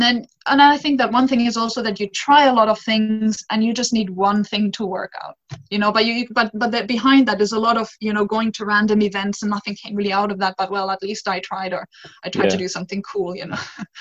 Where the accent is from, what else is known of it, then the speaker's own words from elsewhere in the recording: Finland; English is a second language; I come from Finland.